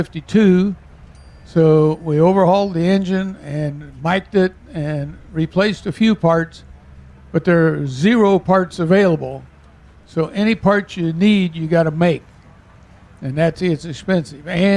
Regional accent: Kansas City, Missouri, United States; I'm from Kansas City, but I'm on the board of a museum at Marshall, Missouri.

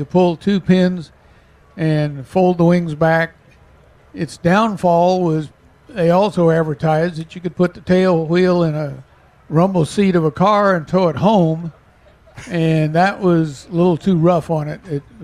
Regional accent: Kansas City, Missouri, United States; I'm from Kansas City, but I'm on the board of a museum at Marshall, Missouri.

